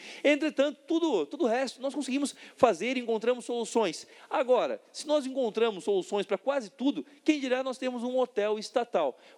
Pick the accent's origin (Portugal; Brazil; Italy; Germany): Brazil; Santa Catarina; Eu sou pagador de impostos, eu pago impostos e sou catarinense.